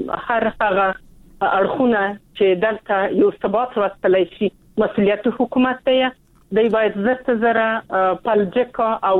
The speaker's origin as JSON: {"language": "Pashto", "country": "Afghanistan", "said": "موږ مسلمان یو، ته افغان یې، زه افغان یم"}